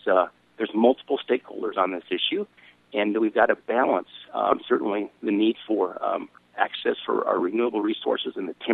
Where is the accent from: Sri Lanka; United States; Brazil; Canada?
United States; Montana; I grew up in Montana.